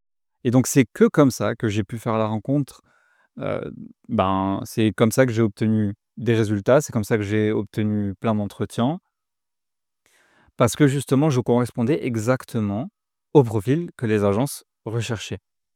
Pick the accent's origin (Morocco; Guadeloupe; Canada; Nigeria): Morocco; now in France; j'ai trouvé du travail en France alors que je suis marocain, et oui, je ne suis pas français